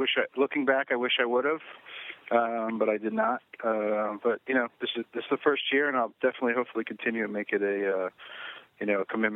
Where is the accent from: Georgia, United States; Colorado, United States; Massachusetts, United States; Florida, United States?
Florida, United States; now in New York, United States; It's going to be very cool to, come back to my hometown and my native South Florida roots